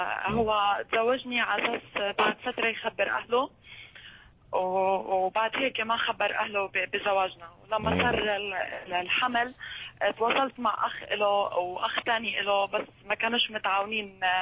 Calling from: Ajman, United Arab Emirates; من عجمان.

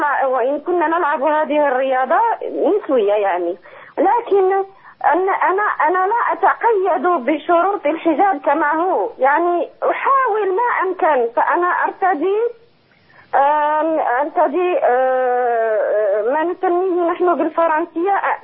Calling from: Morocco; عندي أنا أعمل أستاذة وأنا من المغرب

